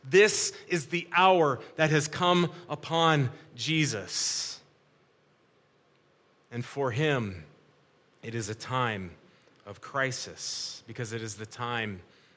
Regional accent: United States; When I was a child growing up in the United States, back a long time ago in the 1970s

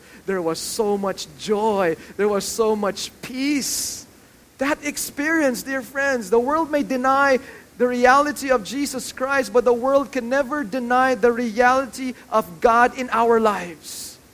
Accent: Manila, Metro Manila, Philippines; And since we're from Manila, we went back to Manila

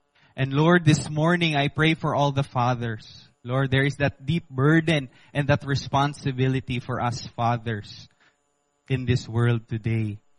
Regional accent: Philippines; first language Bisaya; I am half Filipino. No, I was born here, so I speak Bisaya fluently.

